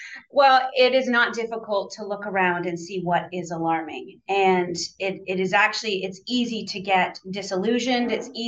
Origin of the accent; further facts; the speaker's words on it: Canada; moved away as an adult; now in United States; Yes, I grew up in Canada and did most of my studies there, got married